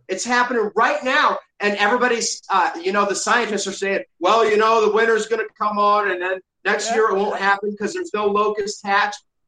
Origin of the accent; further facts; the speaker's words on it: Davenport, Iowa, United States; My hometown of Davenport, Iowa, where my family's lived for generations, where I went to school, elementary, middle school, high school, graduated from Davenport Central